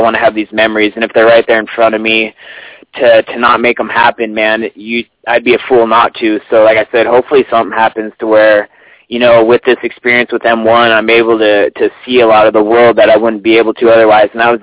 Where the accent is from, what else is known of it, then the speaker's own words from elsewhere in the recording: Okanogan, Washington, United States; Starting out back home in good Okanagan, Washington. That's where my hometown is.